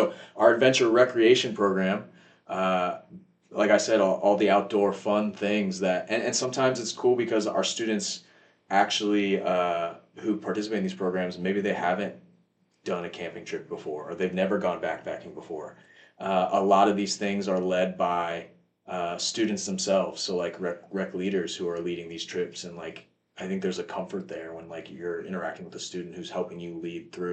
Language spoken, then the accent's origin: English; East Coast, United States; I'm from the East Coast originally.